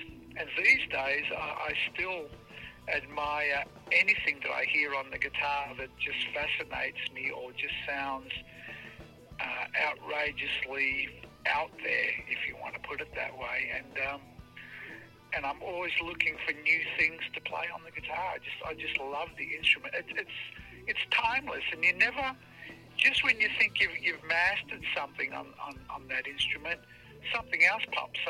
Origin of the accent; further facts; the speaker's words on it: Melbourne, Victoria, Australia; also born or lived in Tatura; I was raised in Melbourne, Australia, but I was actually born in this little country town called Tatura, but I was only 1 year old when my parents moved to the big city, to Melbourne.